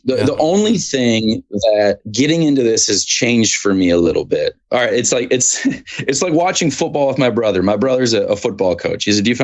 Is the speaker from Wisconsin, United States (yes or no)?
yes; Wausau, Wisconsin, United States; I love being from Wausau. I tell everybody that I'm from Wisconsin.